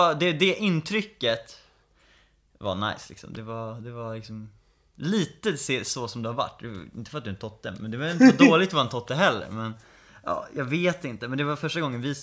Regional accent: Stockholm, Stockholm County, Sweden; jag föddes i Stockholm. Bor i Stockholm. Och där började min start i livet. Flyttade till Skarpnäck. Växte upp där. Orten.

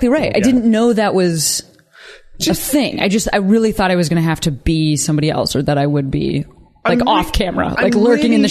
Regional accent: Midwest, United States; because I'm from the Midwest where there is no art entertainment industry.

